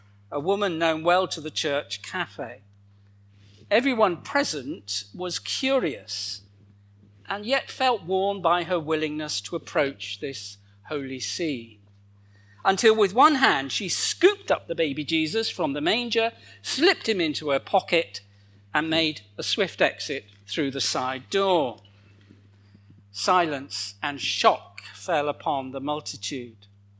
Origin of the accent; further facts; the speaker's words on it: United Kingdom; And of course, being British, we're a bit suspicious about mixing the two.